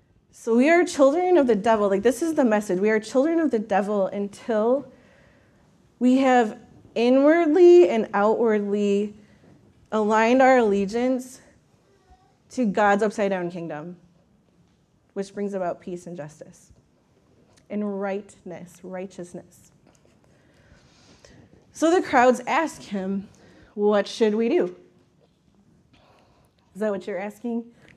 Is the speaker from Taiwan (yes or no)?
no; Michigan, United States; because I'm from Michigan. Sometimes I go there in the winter.